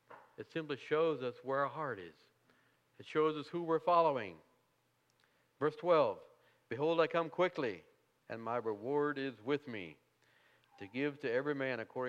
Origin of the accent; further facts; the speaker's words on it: Ohio, United States; I failed to mention, we're from Southern Ohio. If you get down to Southern Ohio, certainly come and visit us.